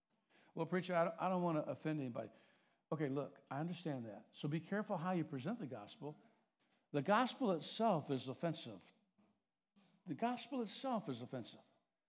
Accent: California, United States; Oh, it's so cold. I'm from California. This is so cold.

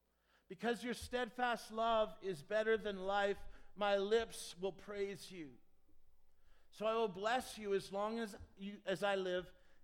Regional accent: Edmonton, Alberta, Canada; I'm actually from Edmonton.

